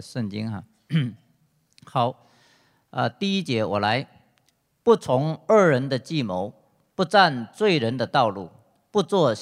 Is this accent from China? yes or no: yes; China; 而且我们中国人还很特别就把这个福字倒过来写